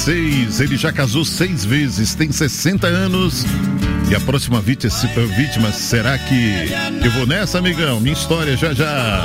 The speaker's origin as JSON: {"language": "Portuguese", "town": "Ponta Grossa", "region": "Paraná", "country": "Brazil", "tie": "born or raised there", "said": "minha infância, minha rua, minha infância lá em Ponta Grossa."}